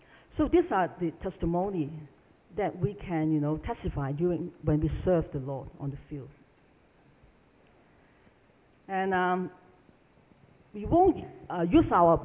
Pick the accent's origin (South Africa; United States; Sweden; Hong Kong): Hong Kong; And to us, you know, we come from Hong Kong. It's not the usual way that we did, right?